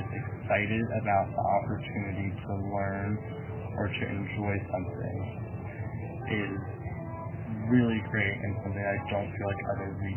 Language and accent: English; West Coast, United States; The cultural difference between growing up on the West Coast and coming here is striking, polarizing.